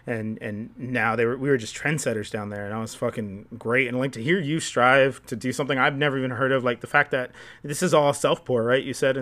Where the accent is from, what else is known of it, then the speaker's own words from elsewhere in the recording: Eagle Pass, Texas, United States; because I come from Eagle Pass, Texas, and, you know, I think the population's like 60,000, 50,000, I don't even remember. But it was such a small city then, and it's consistently growing.